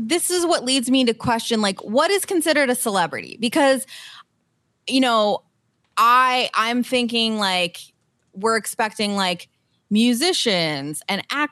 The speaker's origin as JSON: {"language": "English", "country": "Canada", "said": "I mean, again, I am also a Canadian and I don't know my American history."}